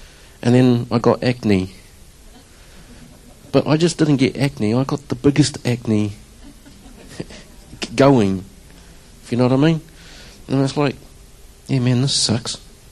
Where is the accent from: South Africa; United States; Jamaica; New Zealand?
New Zealand; Rotorua, Bay of Plenty; also born or lived in Queensland, Australia; I've grown up in Rotorua all my life, in that smelly egg place, as some people would say. It doesn't smell.